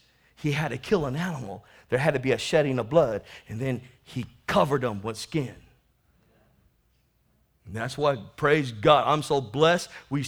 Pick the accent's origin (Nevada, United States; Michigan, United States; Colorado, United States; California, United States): California, United States; National City; Oh, that's right. I grew up in the barrios of National City.